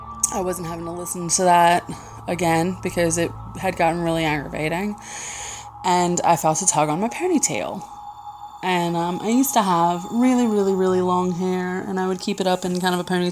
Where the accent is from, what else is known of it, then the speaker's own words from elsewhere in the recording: Virginia, United States; from Virginia